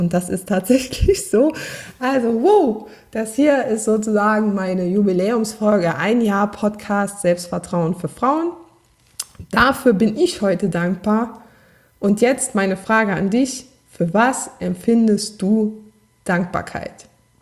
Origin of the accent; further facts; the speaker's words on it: Saarland, Germany; accent: Saarland; obwohl ich meinen saarländischen Dialekt trotz Übung nicht ganz abstellen konnte.